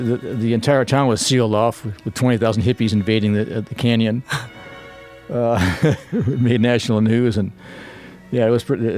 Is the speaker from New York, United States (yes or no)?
no; Hollywood, California, United States; born there; Born in Hollywood.